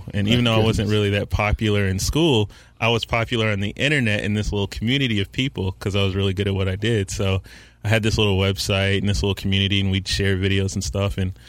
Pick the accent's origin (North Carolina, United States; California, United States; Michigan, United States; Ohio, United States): North Carolina, United States; Charlotte; Yeah, so I'm 29. I'm pretty much from Charlotte. I've been here since 93.